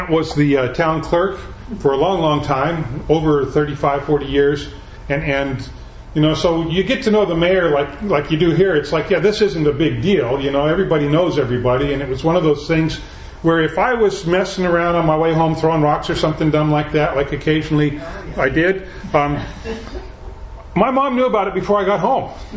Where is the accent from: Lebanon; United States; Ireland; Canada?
United States; Ruston, Washington; I was raised in Ruston. How many of you know where Ruston is?